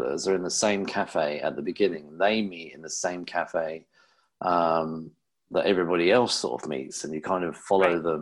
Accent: England, United Kingdom; maybe because I'm English

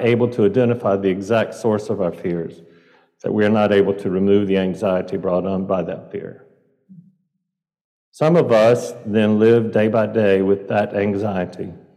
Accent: the South, United States; I grew up in the South, and every day was full of insects.

